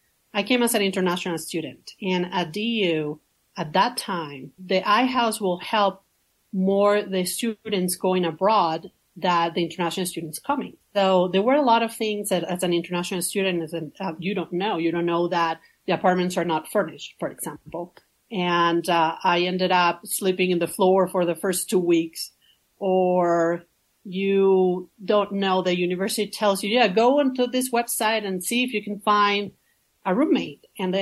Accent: Venezuela; moved away as an adult; now in United States; I'm originally from Venezuela.

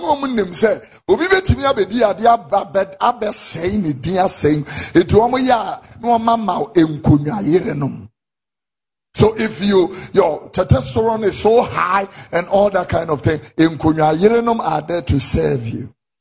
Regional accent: Accra, Greater Accra, Ghana; I was born here in Tesano and I lived in Abeka in Fadama, and so I understand the culture of Muslims very well because I grew up with them.

